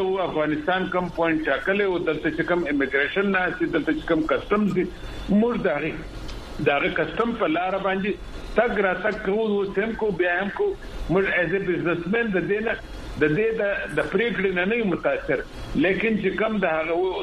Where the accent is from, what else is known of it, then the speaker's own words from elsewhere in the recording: Chaman, Balochistan, Pakistan; زه د چمن اوسیدونکی یم.